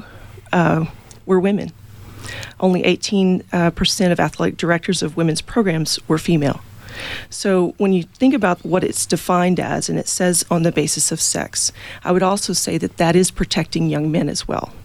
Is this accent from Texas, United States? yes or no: yes; Texas, United States; you know, I'm from Texas. I'm from Central and South Texas. So I've been around softball all my life.